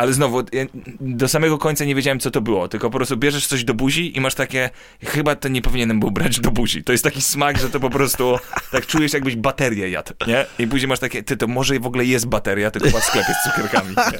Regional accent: Ireland; ja dorastałem w Irlandii

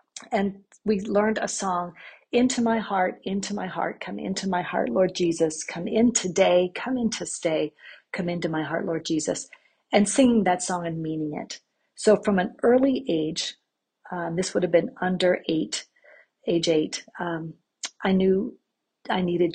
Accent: India; I grew up in India, the daughter of medical missionaries.

